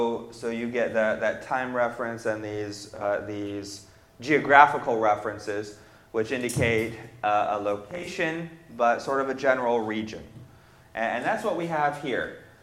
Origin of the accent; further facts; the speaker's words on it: Ridgeville, South Carolina, United States; I tell people I'm from Ridgeville